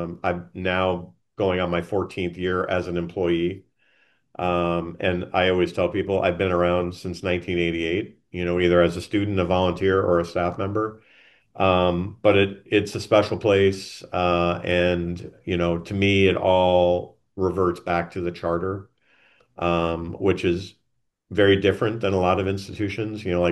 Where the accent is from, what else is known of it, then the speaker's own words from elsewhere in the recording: New York, United States; now in Arizona, United States; I moved from New York to Arizona, very different.